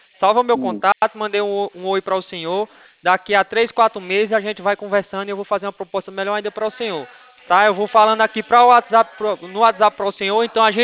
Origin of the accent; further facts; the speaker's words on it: Ouricuri, Pernambuco, Brazil; now in São Paulo, Brazil; família é do interior, mas eu moro em São Paulo.